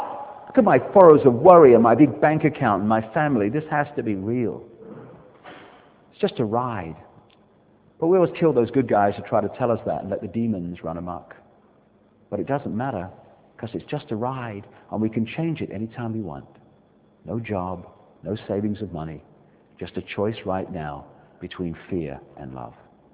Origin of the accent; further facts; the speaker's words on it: United Kingdom; So I'm British, I'm proud of that.